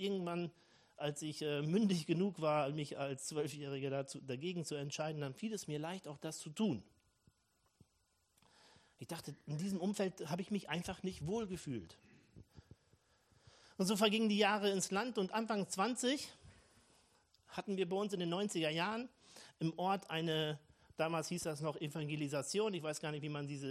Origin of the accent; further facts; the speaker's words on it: Rahden, North Rhine-Westphalia, Germany; Ich komme ja aus Ostwestfalen, also in der nördlichsten Stadt in Nordrhein-Westfalen wohne ich, aus Raden. Für die, die mich nicht kennen … komme so seit circa einem Jahr regelmäßig hier zum Predigtdienst